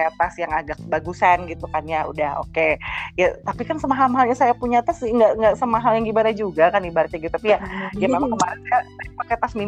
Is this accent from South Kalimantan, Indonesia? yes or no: yes; Banjarmasin, South Kalimantan, Indonesia; Selayaknya kita dari Banjarmasin